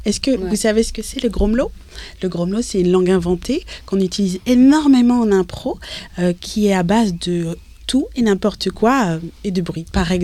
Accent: Paris, Île-de-France, France; que ce soit les planches ou la scène de Paris, puisque j'ai grandi à Paris.

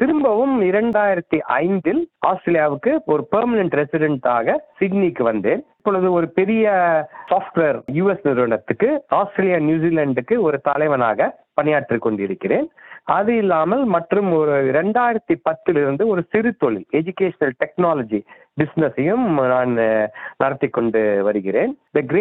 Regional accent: Chennai, Tamil Nadu, India; now in Australia; நான் ஒரு இந்திய தமிழன், சென்னையில் பிறந்து வளர்ந்தேன். முதன் முதலாக ஆஸ்திரேலியாவுக்கு 1992 மாணவனாக வந்து

